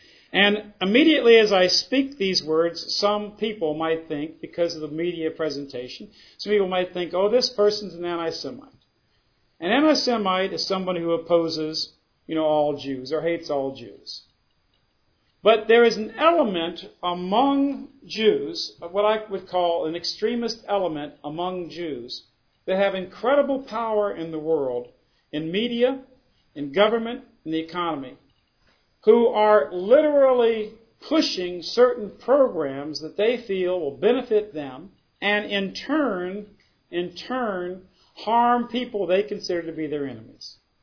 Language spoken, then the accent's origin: English; Louisiana, United States; When I grew up in Louisiana, my country was 90% European American, 90% European American.